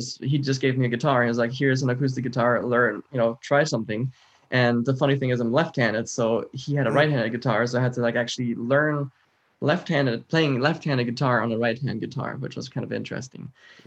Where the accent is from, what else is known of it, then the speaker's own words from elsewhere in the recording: Prien am Chiemsee, Bavaria, Germany; I'm from Germany. I was born and raised there. I was actually born about an hour to 2 hours away from Munich, in a town called Prien am Chiemsee, however we pronounce it. And that's where I grew up, very close to the German Alps.